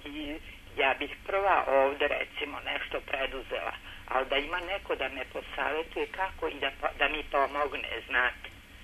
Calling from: Aranđelovac, Šumadija, Serbia; Iz Aranđelovca.

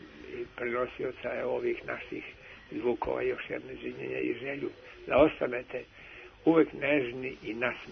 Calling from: Futog, Vojvodina, Serbia; Iz Futoga sam, jedan od slušalaca 60 godina divnog radija.

